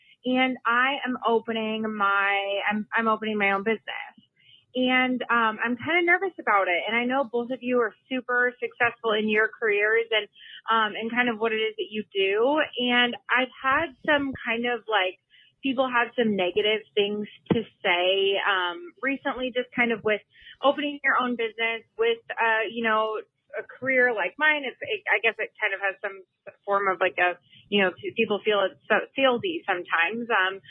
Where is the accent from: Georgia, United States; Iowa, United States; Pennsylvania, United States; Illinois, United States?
Iowa, United States; I am from Iowa, and I am 25 years old